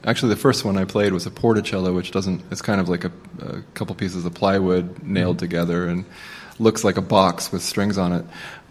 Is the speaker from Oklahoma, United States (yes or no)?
no; Virginia, United States; born there; also born or lived in Iran / Germany / Buckinghamshire, United Kingdom / Idaho, United States; I was born in Virginia, but my father was a Navy man, and we moved all over the world. I lived in Iran and Germany and just outside of London in Buckinghamshire, and then Idaho.